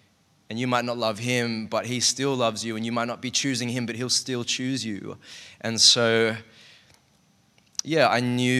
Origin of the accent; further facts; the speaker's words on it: Sydney, New South Wales, Australia; growing up in Sydney and in, I guess, a merit-based society